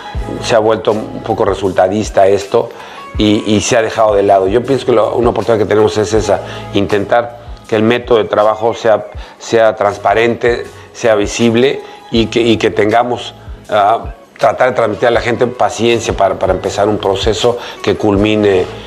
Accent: Mexico; moved away; pues yo soy mexicano, soy entrenador, entonces es una oportunidad para mí fantástica de volver a mi país después de estar tanto tiempo fuera

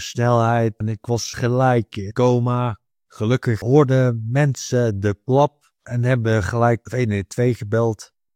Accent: Maarheeze, North Brabant, Netherlands; Waar ik ben opgegroeid, dat is het dorpje Marezen. Dat is 20 kilometer vanaf Eindhoven.

